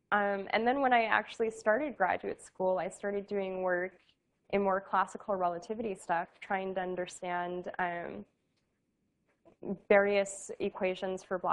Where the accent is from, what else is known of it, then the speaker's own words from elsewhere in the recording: Los Angeles, California, United States; I'm from California originally, I'm from Los Angeles, and so there was a lot of incentive to go home.